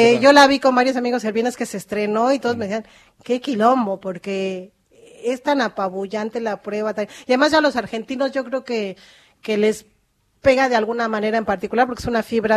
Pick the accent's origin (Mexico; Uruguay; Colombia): Mexico; en esto yo como mexicana estoy muy agradecida, siempre lo estaré, como muchos de ciudadanos de mi país